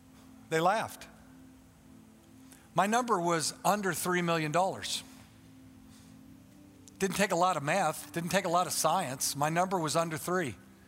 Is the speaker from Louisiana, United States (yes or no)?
no; Warrenton, Missouri, United States; from Warrenton, Missouri, okay?